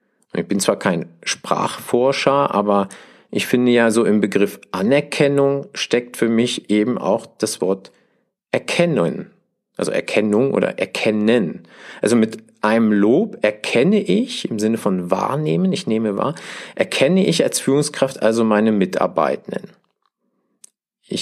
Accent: Switzerland; ich bin ja Schweizer mit deutschem Migrationshintergrund

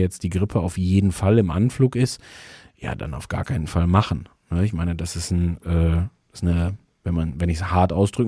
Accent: North Rhine-Westphalia, Germany; für mich als gebürtigen Sauerländer, wenn ich aus der Haustür raus war, ab dann wurde es schön.

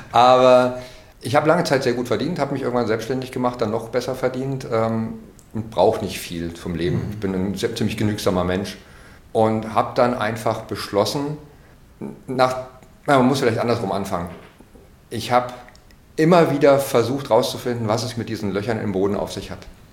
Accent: West Germany, Germany; now in Berlin, Germany; Ich komme aus Westdeutschland und als ich nach Berlin gezogen bin, habe ich etwas entdeckt, was ich aus meiner Westzeit nicht kannte, nämlich Spuren des Krieges.

